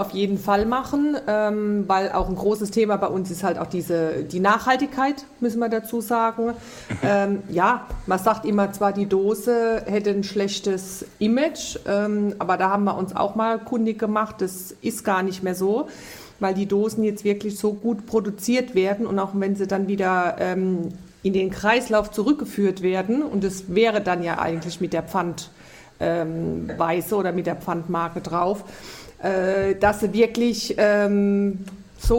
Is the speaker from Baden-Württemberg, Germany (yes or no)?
yes; Mannheim, Baden-Württemberg, Germany; born there; Ich bin gebürtige Mannemarin